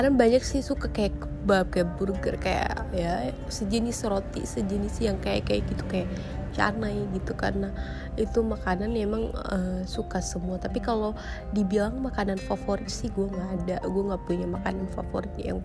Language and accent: Indonesian; Aceh, Indonesia; gue aslinya Aceh sih, aslinya emang Aceh Tulen.